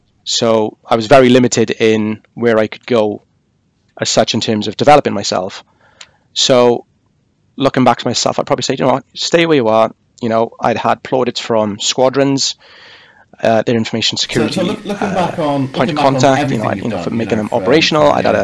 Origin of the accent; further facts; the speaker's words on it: Wales, United Kingdom; as a Welshman with the Welsh rugby, you know, with the Welsh rugby union team train down at Vale of Glamorgan?